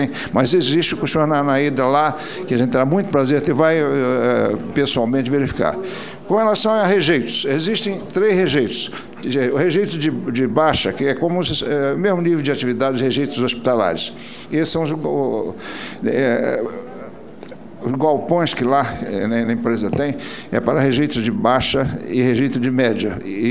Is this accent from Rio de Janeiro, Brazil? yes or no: yes; Sumidouro, Rio de Janeiro, Brazil; a minha terra, eu sou de Sumidouro, Friburgo, foi atingida por aquele impacto.